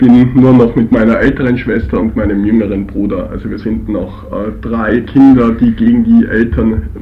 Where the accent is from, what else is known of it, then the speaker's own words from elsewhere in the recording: Tyrol, Austria; ich komme aus Österreich. Ich wohne in der Nähe von Innsbruck, ich studiere nämlich in Innsbruck Psychologie und ich wohne noch bei meinen Eltern.